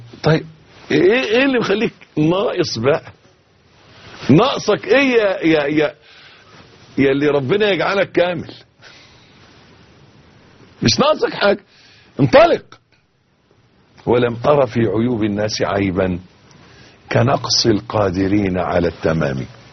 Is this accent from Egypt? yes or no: yes; Egypt; يعني مش عايز بس أخوض في تفاصيل المولد اللي حاصل عندنا في مصر